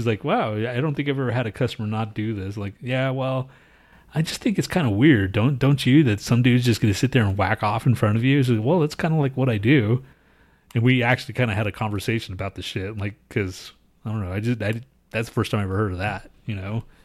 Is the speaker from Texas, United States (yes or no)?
yes; Houston, Texas, United States; so yeah, we're from Houston. We don't see anything like this.